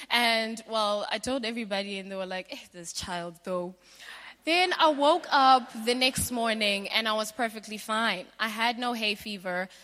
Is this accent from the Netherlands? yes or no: no; Botswana; I grew up in Botswana, so it's a very dry place.